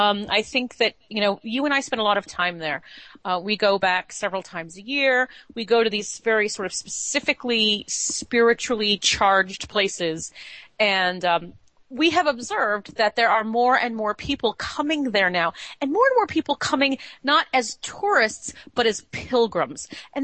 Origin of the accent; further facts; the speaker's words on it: United States; I have a very different perspective as an American, I think, than you do.